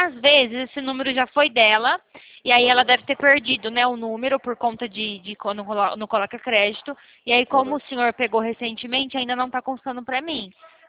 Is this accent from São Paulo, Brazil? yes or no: yes; São Paulo, Brazil; Eu sou do estado de São Paulo.